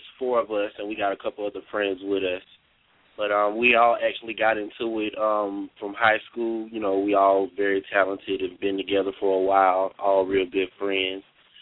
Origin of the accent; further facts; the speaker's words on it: Darlington, South Carolina, United States; I'm from Darlington, South Carolina